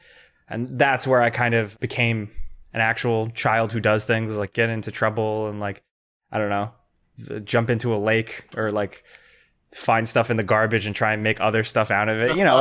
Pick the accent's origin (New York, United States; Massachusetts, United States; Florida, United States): New York, United States; born there; I was born on Long Island in New York.